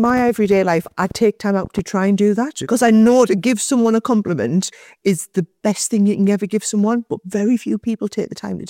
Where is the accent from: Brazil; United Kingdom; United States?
United Kingdom; Cowden, North East England; So, I grew up in Cowden, little pit village on the outskirts of Bishop Auckland.